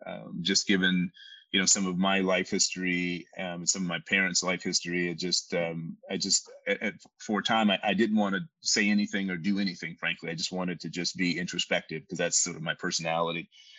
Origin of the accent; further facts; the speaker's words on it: Tuskegee, Alabama, United States; growing up in Tuskegee, Alabama, in a fairly segregated part of the country